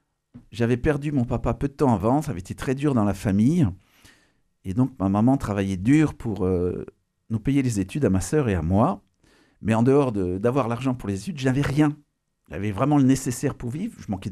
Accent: Auvergne-Rhône-Alpes, France; Moi, je suis originaire de Haute-Savoie. Ma grand-mère avait 3 frères prêtres et ils ont été d'origine paysanne.

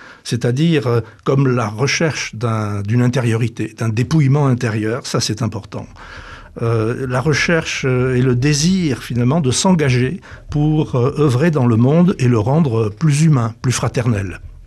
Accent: Tarbes, Occitanie, France; born there; moved away as an adult; now in Antony, France; je suis parisien. C'est-à-dire que, originaire du Sud-Ouest, je suis né à Tarbes, mais à l'âge de 18 ans, je suis devenu étudiant à Paris, j'y suis resté.

